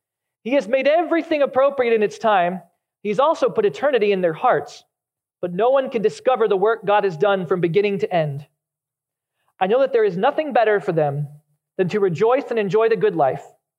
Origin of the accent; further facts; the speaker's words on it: Chicago, Illinois, United States; I'm a Cubs fan. I was born in Chicago, raised there.